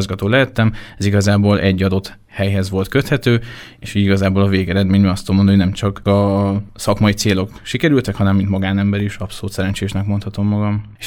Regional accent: Békéscsaba, Békés, Hungary; born there; Én Békés Csabán születtem, és igazából a nyaraim tetemes részét itt töltöttem, és egy abszolút otthonos közegnek tartottam

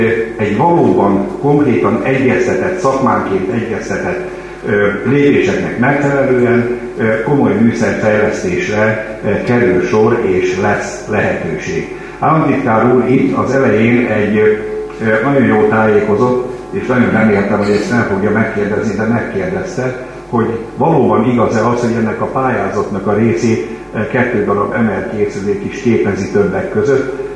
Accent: Gyula, Békés, Hungary; miután Gyulai vagyok én is

